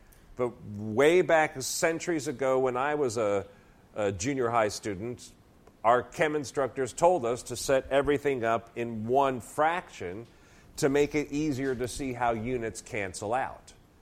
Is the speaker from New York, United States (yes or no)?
no; Texas, United States; I know my accent doesn't reveal it very much, except when I'm mad, but I am originally from Texas.